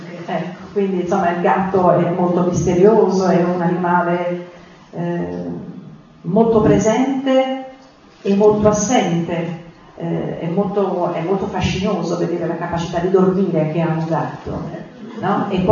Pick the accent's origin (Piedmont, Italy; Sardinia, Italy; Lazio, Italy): Lazio, Italy; Rome; io che sono romana di Roma